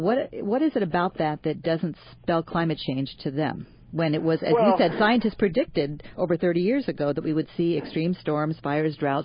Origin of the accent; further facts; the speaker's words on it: California, United States; there's Meg Whitman, who is trying to overturn AB 32 in California, my home state.